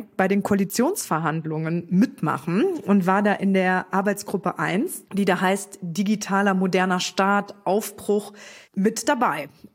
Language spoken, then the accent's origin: German; Trier, Rhineland-Palatinate, Germany; moved away as an adult; also born or lived in Berlin; wieder zurückzuziehen in meine Heimat nach Trier